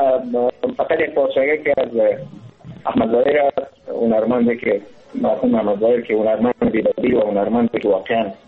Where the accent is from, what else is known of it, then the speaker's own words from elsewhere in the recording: Kabul, Afghanistan; سرم از 35 سال عمر دارم و از ولایت فعلا در کابل در دنیا آمدیم و از کابل گفتم ایشم، ولی در تمام مصاحبه‌های من گفتیم که من از افغانستان هستم،